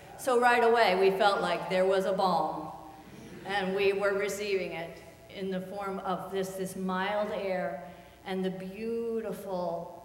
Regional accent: Illinois, United States; I'm from Illinois, so palm trees still strike me as something alien.

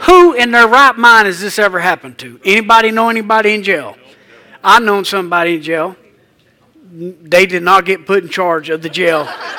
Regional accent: Ireland; Well, I can't help it. I'm Irish.

